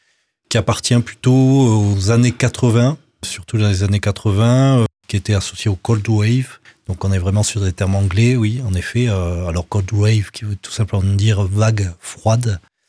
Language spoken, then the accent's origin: French; Réunion, France; puisque je viens de La Réunion, et donc il y a la musique traditionnelle de La Réunion qui est le maloya.